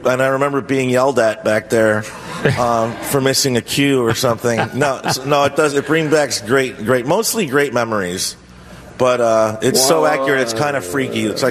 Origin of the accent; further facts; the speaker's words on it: Chicago, Illinois, United States; I'm from Chicago